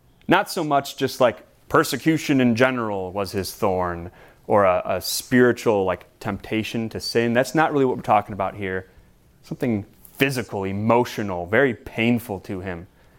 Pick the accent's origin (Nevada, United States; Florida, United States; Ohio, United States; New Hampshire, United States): Florida, United States; And I remember as a kid growing up in Florida, we had these things called sand spurs.